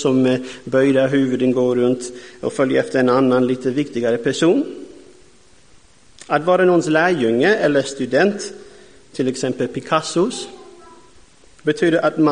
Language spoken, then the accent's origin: Swedish; Texas, United States; Swedish is a second language; now in Sweden; Ja, jag är amerikan, kom från USA, Texas.